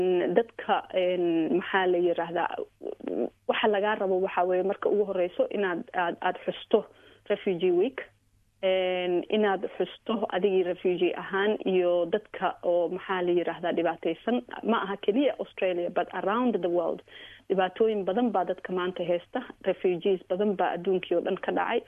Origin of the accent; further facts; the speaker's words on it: Kenya; also born or lived in Uganda; anigu waxaan ku koray kenya waxaan soo maray waddan maxaa la dhahaa carbeed hadda ka hor waxaan degnay uganda